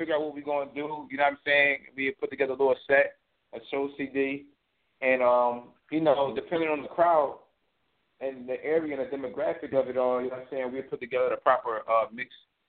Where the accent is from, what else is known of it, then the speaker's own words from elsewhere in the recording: Philadelphia, Pennsylvania, United States; Yeah, I'm born and raised from Philly. A lot of people say it don't seem like I'm from Philly